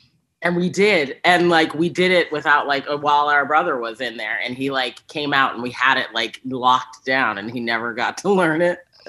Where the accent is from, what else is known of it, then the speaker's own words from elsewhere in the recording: Boston, Massachusetts, United States; I'm from Boston.